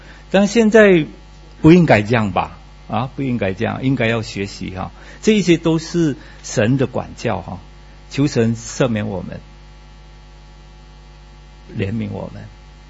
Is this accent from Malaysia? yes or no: yes; Malaysia; 但是我们马来西亚人哈，我是马来西亚人哈，我们马来西亚人呢就还没有学到这个功课